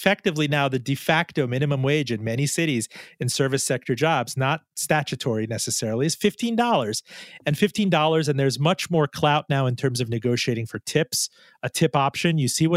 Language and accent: English; New York, United States; I'm from the Zabar's district. I know this spiel.